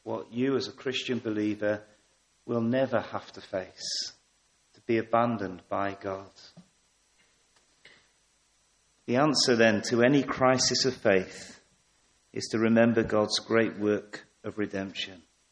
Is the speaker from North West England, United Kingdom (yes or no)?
no; Poole, South West England, United Kingdom; I come from Poole. It's no secret that Sandbanks, just outside Poole, is the richest place, or one of the richest places to live.